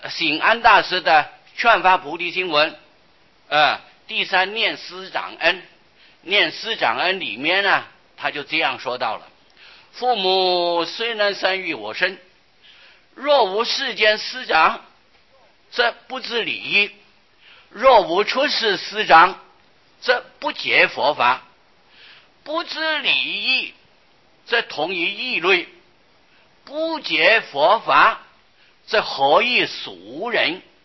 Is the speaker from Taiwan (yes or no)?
no; China; 我们中国人叫做师父吗？